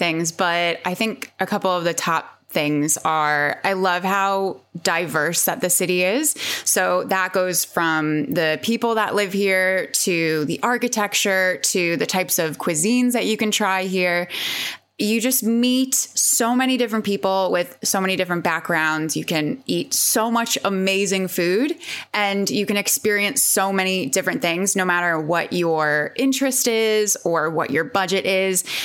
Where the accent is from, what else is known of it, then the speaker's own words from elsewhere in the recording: New York, United States; So I'm originally from New York. I'm from Long Island